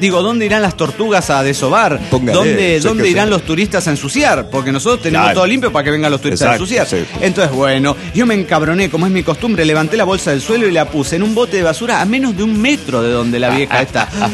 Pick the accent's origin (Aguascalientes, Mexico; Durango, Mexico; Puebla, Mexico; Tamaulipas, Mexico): Puebla, Mexico; de Puebla, México.